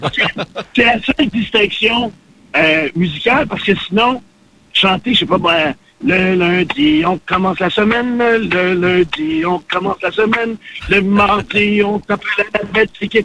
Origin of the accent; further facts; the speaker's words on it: Saint-Germain-de-Grantham, Quebec, Canada; also born or lived in Montreal; Je suis né à Montréal, mais oui. Je suis tout de suite retourné à Saint-Germain-de-Grand-Tam, oui. Dans le comté de Drummond, et c'est là que j'ai grandi.